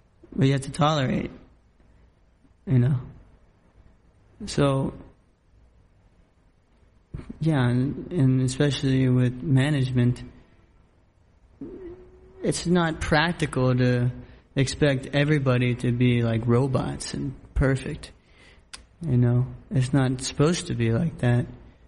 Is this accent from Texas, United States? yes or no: no; West Virginia, United States; I never really wanted to live in the city, or, you know, I'm from West Virginia.